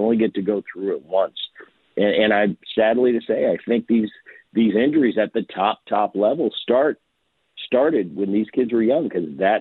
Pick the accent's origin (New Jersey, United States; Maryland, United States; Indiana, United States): New Jersey, United States; Well, I grew up in New Jersey. It's absolutely sherbet there.